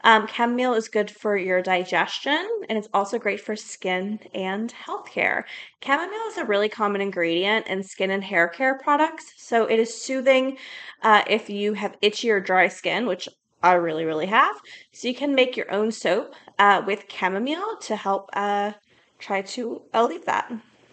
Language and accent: English; the South, United States; because I grew up in the South and we drink black tea.